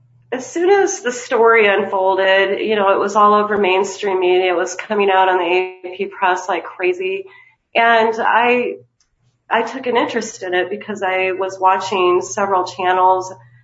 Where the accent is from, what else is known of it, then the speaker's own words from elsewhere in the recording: Midwest, United States; No, I'm not. I'm from the Midwest, and I am not from the Boston area.